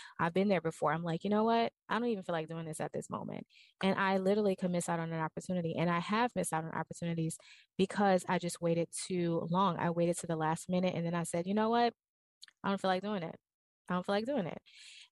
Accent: New Orleans, Louisiana, United States; And so I'm from New Orleans and I like to cook red beans and rice.

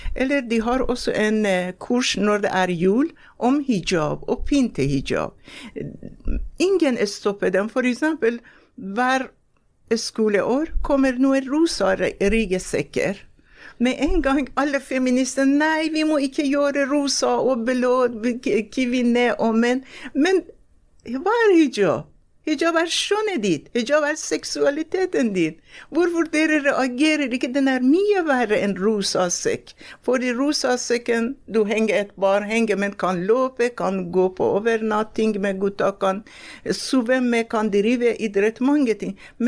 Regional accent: Iran; Norwegian is a second language; now in Norway; det er så voldsomt for meg som jeg kommer fra Iran og kommer til i Norge

